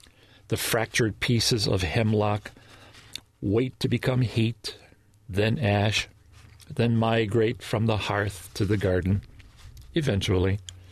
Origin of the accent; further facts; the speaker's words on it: Detroit, Michigan, United States; I grew up in Detroit, and my father was